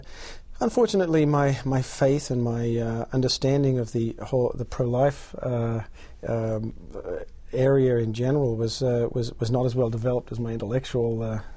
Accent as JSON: {"language": "English", "country": "Australia", "tie": "born or raised there", "moved": "yes", "said": "I am Australian by birth. I grew up in Australia, and I grew up in a very good middle class family in Australia."}